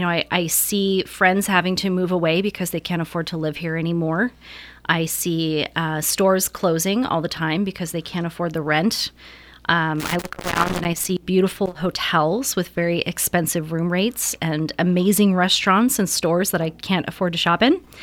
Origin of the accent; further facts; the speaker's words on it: California, United States; So I grew up in a very, very small town, about 300 people, in a farming community just north of Sacramento in South Sutter County.